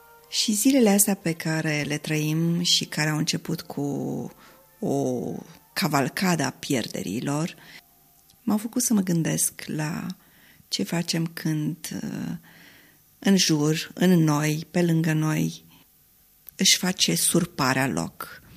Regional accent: Romania; Și cred că noi ca români ne regăsim

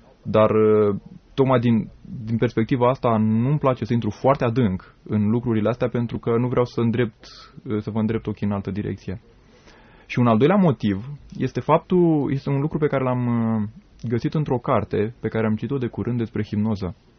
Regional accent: Roșiori de Vede, Teleorman, Romania; also born or lived in Mehedinți / Craiova; Eu sunt din Roșiori de Vede, din Telorman. De fapt, acolo locuiesc părinții, sunt născut în Mehedinți. Și liceul am făcut în Craiova.

